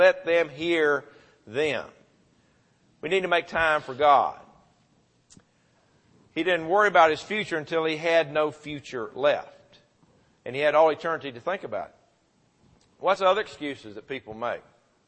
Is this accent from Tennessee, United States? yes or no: yes; Murfreesboro, Tennessee, United States; One of the fellows I grew up with in Murfreesboro, Tennessee